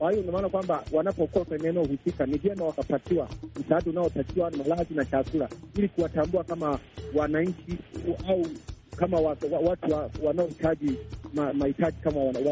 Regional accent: Tanzania; kijana wa Tanzania, natokea maeneo ya Tabongo Manispaa kama nchini Tanzania.

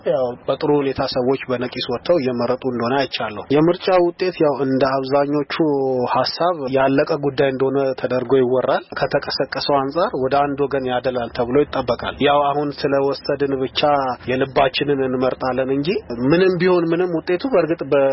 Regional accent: Hawassa, Sidama, Ethiopia; ነዋሪነቴ በሐዋሳ ከተማ ነው፣ ትውልዴም እዚሁ ሐዋሳ ነው።

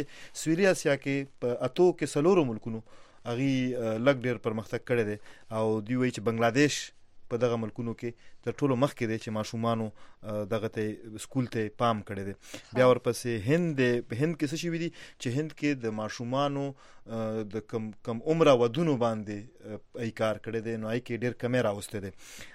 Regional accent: Nowshera, Khyber Pakhtunkhwa, Pakistan; خو زه د نوخار سره تعلق لرم، او نوخار کې بیا زمونږ د علاقې چې کوم کلی نوم دی صالح خانه دی.

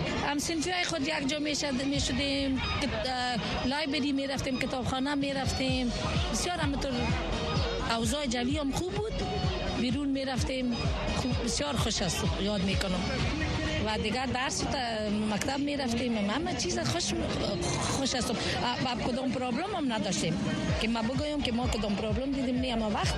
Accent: Kabul, Afghanistan; که میفهمن که ما از کابل هستیم از افغانستان هستیم

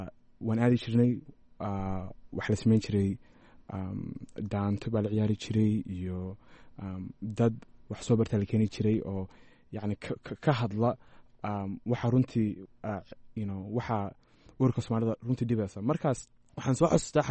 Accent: Columbus, Ohio, United States; alxamdulillaah Columbus baan ku soo barbaaray Columbus bereerkii degan yihiin

